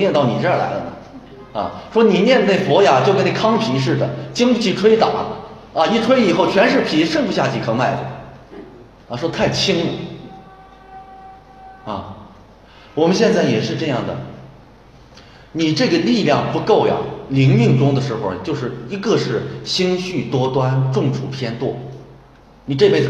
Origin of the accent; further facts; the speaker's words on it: Shaanxi, China; 因为那个虽然在陕北呢，从小在县城里长大，确实没下过地，